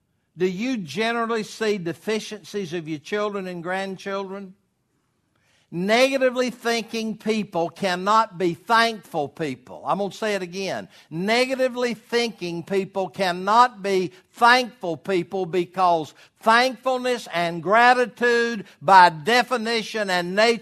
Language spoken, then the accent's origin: English; Hartwell, Georgia, United States; between my hometown of Hartwell and Elberton